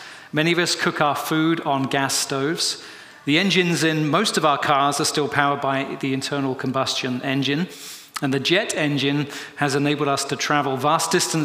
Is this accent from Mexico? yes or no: no; United Kingdom; now in United States; maybe you can tell by my voice, I'm a Brit living here in the US.